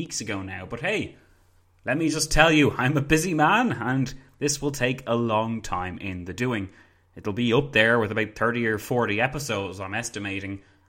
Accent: Ireland; I'm from Ireland, I have a Bachelor of Arts, I have a Master's degree

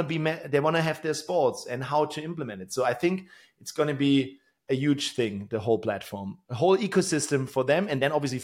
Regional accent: Tübingen, Baden-Württemberg, Germany; English is a second language; my hometown here in Tübingen

